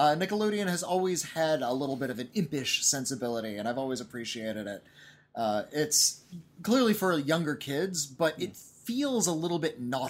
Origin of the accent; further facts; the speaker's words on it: California, United States; we're from Southern California.